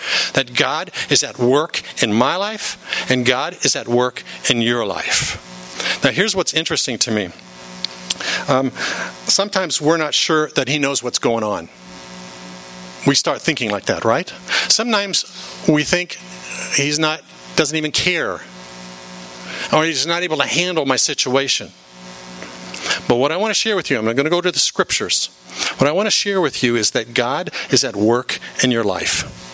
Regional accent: La Habra, California, United States; I grew up in La Habra. North Orange County.

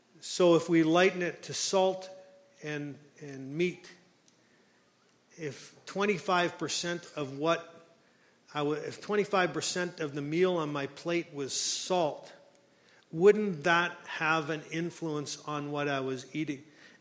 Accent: Scotland, United Kingdom; I come from Scotland

